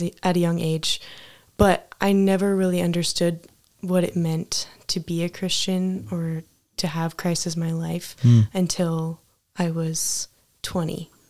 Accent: Lynden, Washington, United States; Yeah, I was born and raised in Linden.

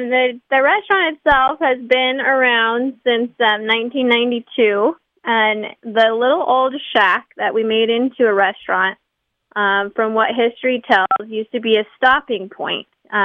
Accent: Silver Lake, United States; So I was raised out here in Silver Lake, little small town. There's only 200 people here.

